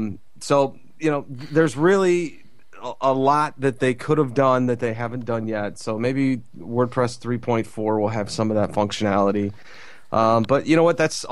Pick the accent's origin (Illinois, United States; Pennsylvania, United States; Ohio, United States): Illinois, United States; Chicago; now in Southern California, United States; Plus, now I grew up in the Midwest in Chicago, in the U.S., and now I live in Southern California, and there's no snow to be found anywhere.